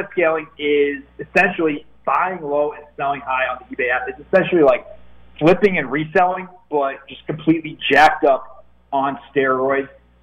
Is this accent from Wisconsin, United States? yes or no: yes; Wisconsin, United States; Yeah, so I grew up in a tiny little town in Wisconsin, bro. Tiny town, really small town, Midwest mindset.